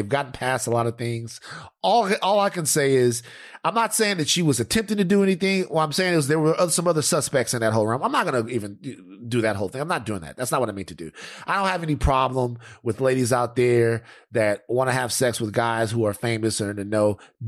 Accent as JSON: {"language": "English", "region": "Louisiana", "country": "United States", "said": "Even though I'm from Louisiana, I don't like it that much."}